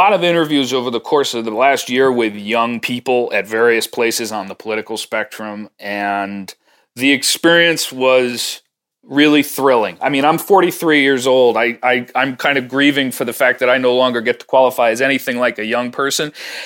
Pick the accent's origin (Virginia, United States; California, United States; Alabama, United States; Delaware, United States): Delaware, United States; Wilmington; where I grew up in Wilmington with Jim Crow laws